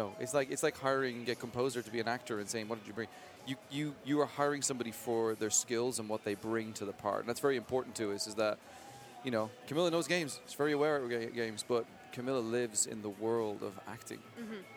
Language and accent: English; Ireland; Like you all now know I'm Irish, but yeah, you end up changing your accent depending on where you are.